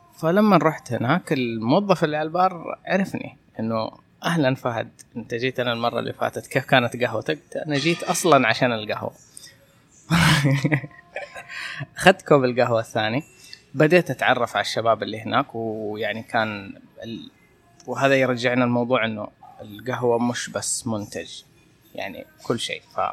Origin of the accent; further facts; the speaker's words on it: Jeddah, Makkah Province, Saudi Arabia; كان عندنا في جدة